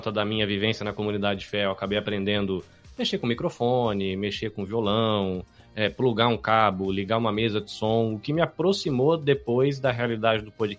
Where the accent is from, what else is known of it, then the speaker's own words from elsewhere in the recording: São Paulo, Brazil; also born or lived in Salvador; os meus avós, meus pais são descendentes de espanhóis, mas aí eu cresci no interior de São Paulo, o que explica eu não ter sotaque nenhum.